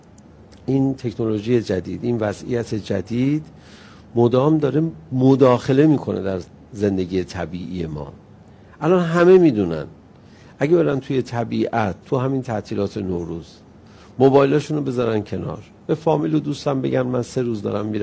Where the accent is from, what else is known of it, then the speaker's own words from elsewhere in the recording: Iran; بهم برخورد به عنوان یه ایرانی